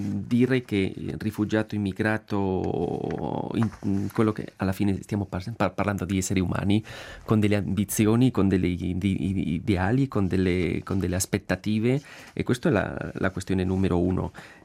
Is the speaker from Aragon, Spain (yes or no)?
no; Basque Country, Spain; Italian is a second language; now in Italy; io di origine sono della Spagna, dei Paesi Baschi, lì avevo vissuto anche dei momenti di immigrazione abbastanza forti